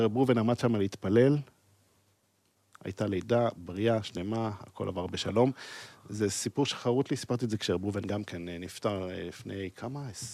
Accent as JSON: {"language": "Hebrew", "town": "Jerusalem", "region": "Jerusalem District", "country": "Israel", "tie": "born or raised there", "said": "ירושלים, עיר הקודש שבה גדלתי, נולדתי, גדלתי, ורוב שנותיי הצעירות גדלתי בשכונת גאולה."}